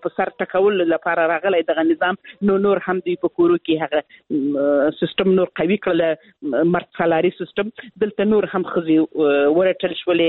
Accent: Helmand, Afghanistan; زه خپل د هلمند ولایت څخه یم

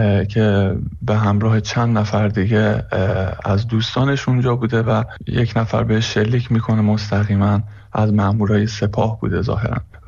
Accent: Iran; moved away; ما هم که خارج از ایرانیم

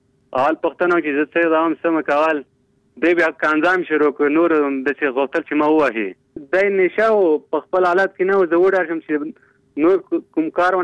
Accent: Logar, Afghanistan; now in Kabul, Afghanistan; زه د لوګر اوسېدونکی یم، پلن په کابل کې اوسېږم.

